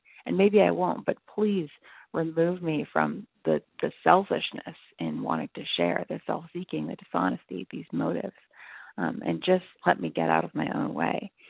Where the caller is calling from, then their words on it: California, United States; calling from California, although my contact list says Massachusetts, just so everyone's aware.